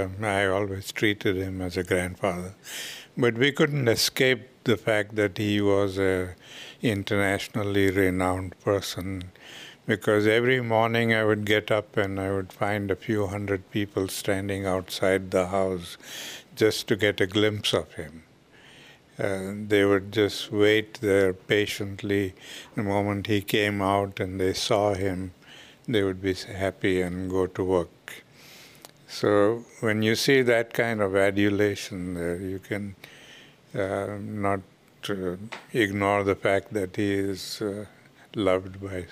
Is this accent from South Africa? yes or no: yes; South Africa; Well, I grew up in South Africa at a time when there was a lot of prejudice there.